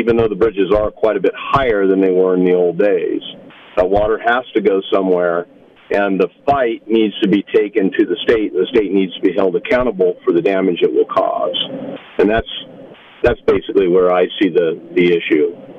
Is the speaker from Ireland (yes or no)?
no; Paso Robles, California, United States; I'm born and raised in Paso Robles, which makes me a dinosaur.